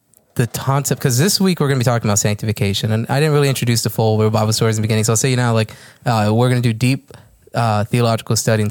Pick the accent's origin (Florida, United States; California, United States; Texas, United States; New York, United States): Florida, United States; Miami; Like we're from Miami. So like we're like, oh man, I didn't even know a town could be as small as 29 Palms.